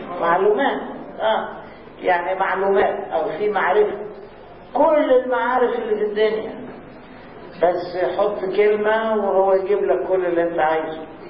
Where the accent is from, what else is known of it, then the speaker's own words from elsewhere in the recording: Egypt; كنا نقول تقدم الكمبيوتر عندنا في مصر بسيط لأنه غالي